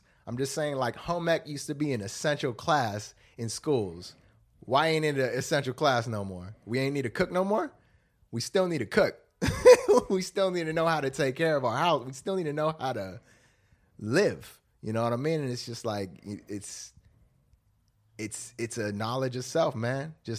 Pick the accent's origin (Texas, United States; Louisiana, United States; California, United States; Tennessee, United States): California, United States; Santa Barbara; I was born and raised in Santa Barbara.